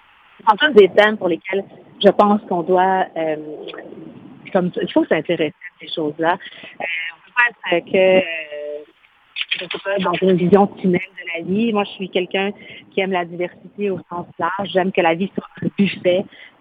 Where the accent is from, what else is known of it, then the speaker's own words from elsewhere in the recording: Quebec, Canada; accent: Québécois; first language Spanish; French is a second language; Moi, ma langue maternelle, c'est l'espagnol. Alors, j'ai appris le français en parlant espagnol à la maison. C'est sûr que quand j'arrive au Chili dans ma famille, ils trouvent que j'ai un accent québécois.